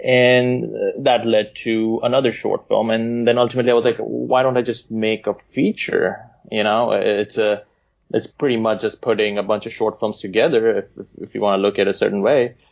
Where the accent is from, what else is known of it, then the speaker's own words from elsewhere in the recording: India; I was born and raised in India. That's where I'm from originally.